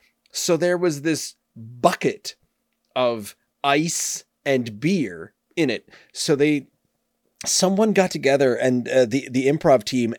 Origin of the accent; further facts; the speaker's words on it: Nova Scotia, Canada; We're like, it's all right, sir. We're from Nova Scotia. This is just how we do.